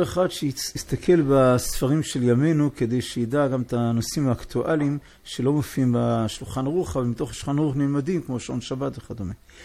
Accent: Hebron, West Bank, Palestine; כי אני כל כך ככה בא לחזק את יישוב ארץ ישראל, הרי אני בא מחברון

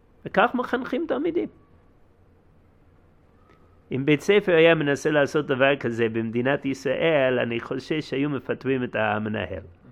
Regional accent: United States; now in Israel; אני לא נולדתי בארץ ישראל. אני נולדתי במה שנקרא בטעות, המונח הוא ארצות הברית, זה לא באמת תרגום מדויק של השם, כן? אבל אני נולדתי שם. למדתי שם בבית ספר יהודי דתי.

